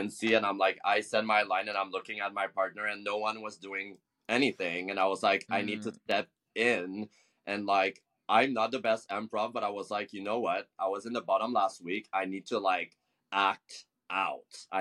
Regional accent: Montreal, Quebec, Canada; I'm from Montreal, as you may have known or not.

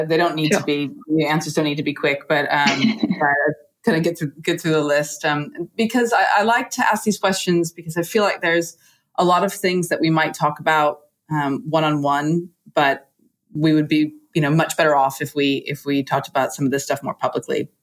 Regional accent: United States; because I'm American, but also because I'm, you know, human.

